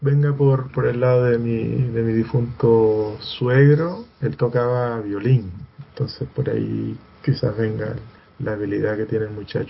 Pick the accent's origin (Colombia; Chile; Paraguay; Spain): Colombia; Medellín, Antioquia; que forman parte de la banda sonora de mi vida siendo joven por allá en Medellín